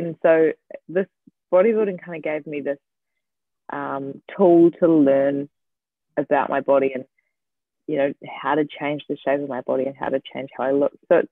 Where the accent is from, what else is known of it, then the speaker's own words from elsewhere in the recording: Christchurch, Canterbury, New Zealand; also born or lived in Dunedin; now in Brisbane, Australia; So I am originally from Christchurch and went to uni in Dunedin. So I'm very accustomed to the cold.